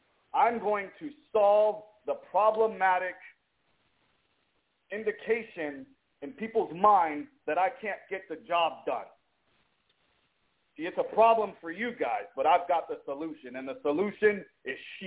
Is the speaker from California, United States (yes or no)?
yes; Long Beach, California, United States; My backyard, my hometown. I run this.